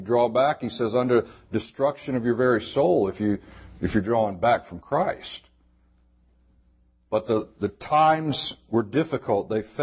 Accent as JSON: {"language": "English", "region": "the South", "country": "United States", "tie": "born or raised there", "said": "Now, I grew up in the South, and if you don't know what this means, you just don't know what it means."}